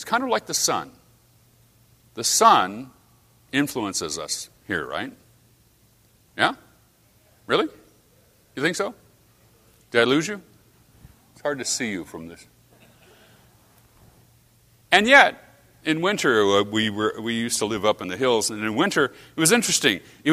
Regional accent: West Coast, United States; I'm from the West Coast, so it's like, dude, you know?

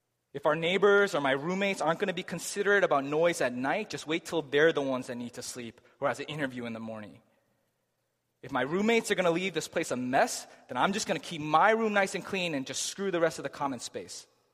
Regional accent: Massachusetts, United States; went to a church that we grew up in here in Massachusetts.

